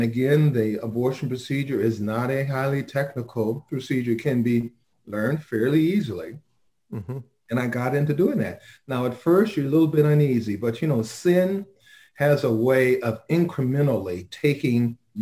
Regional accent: Los Angeles, California, United States; born and raised in South Central LA.

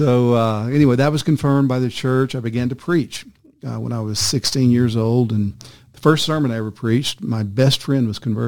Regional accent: Texas, United States; moved away as an adult; now in Florida, United States; Yeah, I was born and raised in Texas. Never thought I would leave. You know, Texas born, Texas bred.

